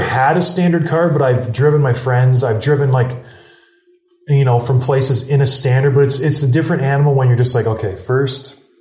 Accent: Canada; I'm Canadian.

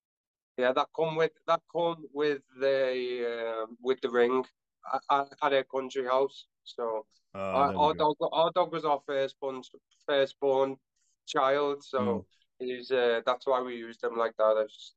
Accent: England, United Kingdom; moved away; when I moved away from England, I moved away for like a number of issues that I was having back then.

